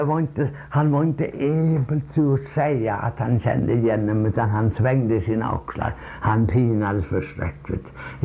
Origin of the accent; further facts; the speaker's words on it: Gräsmark, Värmland, Sweden; jag är från Gräsmark, jag också, du vet det, kanske du har glömt bort, men jag är från Mangen i Gräsmark, sa jag.